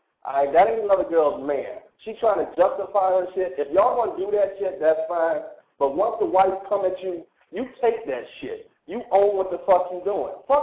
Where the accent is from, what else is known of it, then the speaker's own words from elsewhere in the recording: Detroit, Michigan, United States; you from Windsor. I'm from Detroit. You know you 5 minutes across the bridge.